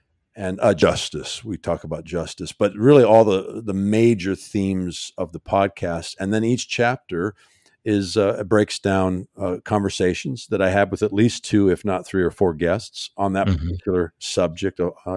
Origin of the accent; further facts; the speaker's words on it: Canada; Birria, and I'm trying to roll my R's, but I'm a Canadian kid, so have a hard time rolling them.